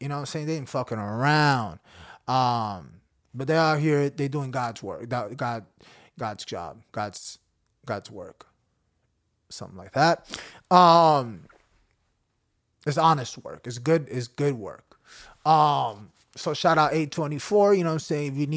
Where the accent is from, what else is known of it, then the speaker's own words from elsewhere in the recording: Argentina; I'm from Argentina.